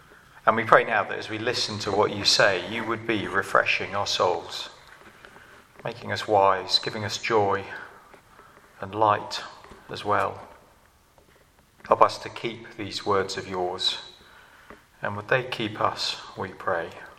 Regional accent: United Kingdom; We are British, or most of us are British. Apologies if you are an American. We love Americans. Some of our best friends are Americans, but here in this country we speak quite a bit less.

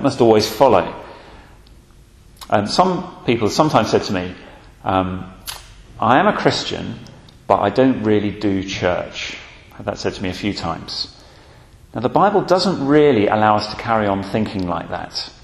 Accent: London, United Kingdom; I remember as I was growing up in North London, occasionally you'd see houses that still had air raid shelters left over from the war

